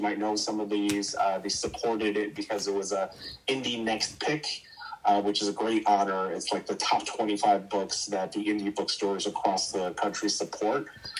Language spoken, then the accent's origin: English; Queens, New York, United States; I was an American-born Chinese kid, born and raised in Queens.